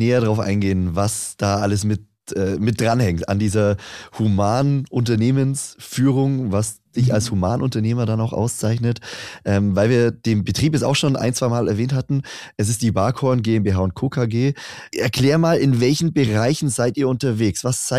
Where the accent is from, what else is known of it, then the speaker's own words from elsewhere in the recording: Bavaria, Germany; Ich bin ja im Süden aufgewachsen. Ich bin Allgäuer Jung quasi. Also mal schauen, rein vom Dialekt her gibt's vielleicht die ein oder andere Unterscheidung.